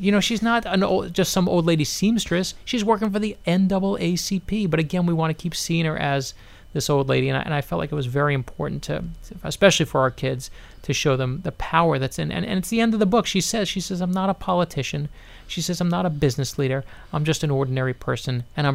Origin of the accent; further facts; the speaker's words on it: Brooklyn, New York, United States; now in Miami, United States; I grew up in Brooklyn, New York. And I'll tell you just from my own experience is when my dad lost his job at 40 years old, he decided to move here to Miami, Florida.